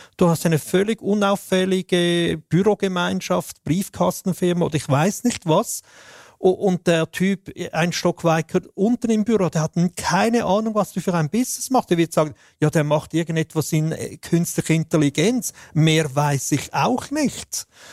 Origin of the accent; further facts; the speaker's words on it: Switzerland; Also ich als Schweizer darf nicht eine Schweizer Plattform benutzen.